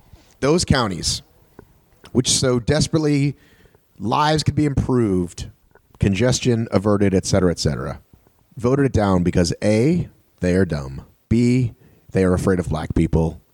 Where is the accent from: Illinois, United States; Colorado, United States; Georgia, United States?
Georgia, United States; Marietta; This is where I grew up, by the way. Yeah. I grew up in Marietta.